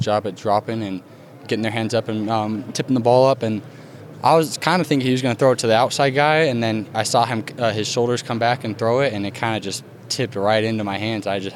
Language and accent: English; Arizona, United States; you know, I'm from Arizona, so I'd say tacos or some steak tacos.